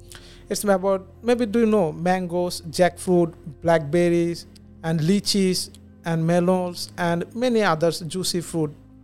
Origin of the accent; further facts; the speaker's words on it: Bangladesh; English is a second language; I'm from Bangladesh.